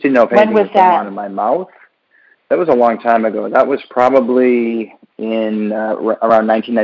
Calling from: Miami Beach, Florida, United States; I'm calling from Miami Beach, Florida.

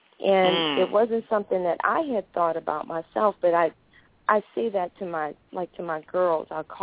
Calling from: Atlanta, Georgia, United States; from Atlanta.

